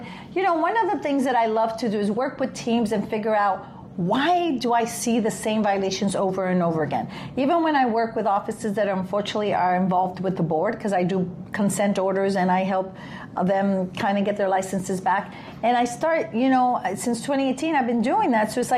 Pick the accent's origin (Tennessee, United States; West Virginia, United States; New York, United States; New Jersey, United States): New York, United States; New York City; I'm from New York City, so I was a little afraid of that.